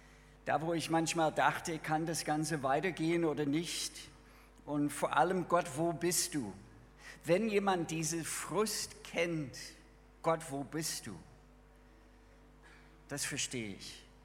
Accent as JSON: {"language": "German", "region": "Minnesota", "country": "United States", "second_language": "German", "said": "Ich komme, wie gesagt, aus Bundesstaat Minnesota"}